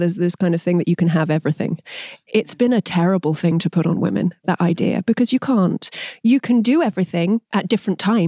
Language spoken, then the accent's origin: English; England, United Kingdom; I'm English.